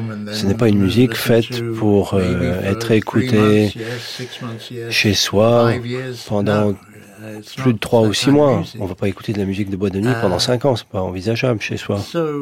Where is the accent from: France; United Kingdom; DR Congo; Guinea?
United Kingdom; Bien qu'évidemment, je sois britannique et je ne me sois jamais senti chez moi au Royaume-Uni avant ce voyage.